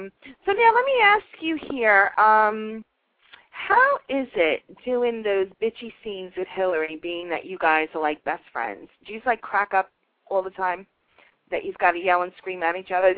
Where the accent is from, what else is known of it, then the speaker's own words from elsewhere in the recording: Yonkers, New York, United States; now in Florida, United States; I've been in Florida for a while now, and I'm originally from New York. I'm from Yonkers, and my sister lives up there